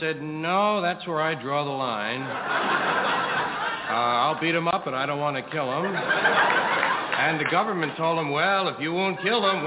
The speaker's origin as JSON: {"language": "English", "town": "New York City", "region": "New York", "country": "United States", "tie": "born or raised there", "said": "I was brought up here in New York, used to go on the subway to 116th Street"}